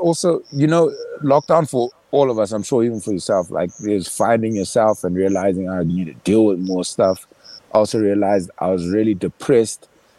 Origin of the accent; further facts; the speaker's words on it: Durban, KwaZulu-Natal, South Africa; now in Johannesburg, South Africa; growing up in Durban as a kid is great. The lifestyle, it's cheaper than Johannesburg.